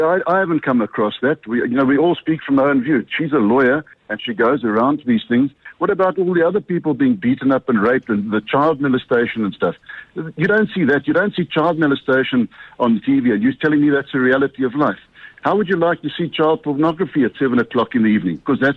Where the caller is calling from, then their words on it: Pretoria, Gauteng, South Africa; Yes, I'm calling from Pretoria.